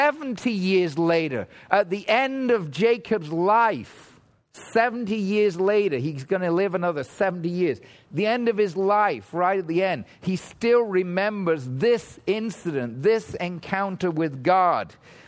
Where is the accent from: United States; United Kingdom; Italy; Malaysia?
United Kingdom; England; moved away; I left England. That was my first time to leave my home country. First time outside of England.